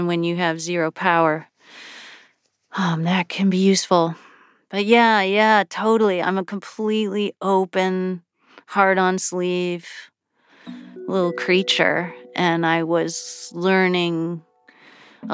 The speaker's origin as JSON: {"language": "English", "town": "Buffalo", "region": "New York", "country": "United States", "tie": "born or raised there", "moved": "as an adult", "said": "Oh, Buffalo. I came from Buffalo."}